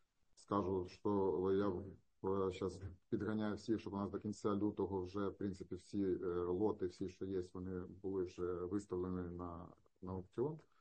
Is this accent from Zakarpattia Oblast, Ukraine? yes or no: no; Odesa Oblast, Ukraine; Я з Одеського регіону